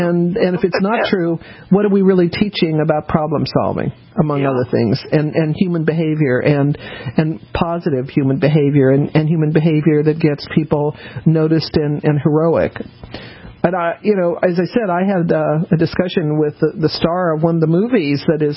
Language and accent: English; Colorado, United States; I grew up in Colorado, so my uncle was actually a cowboy.